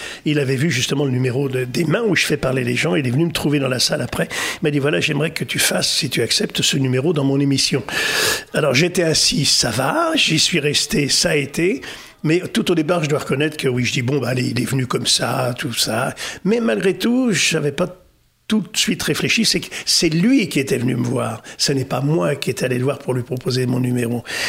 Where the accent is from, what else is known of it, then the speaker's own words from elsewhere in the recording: Corte, Corsica, France; Moi, je suis d'origine de Corté, donc en Corse.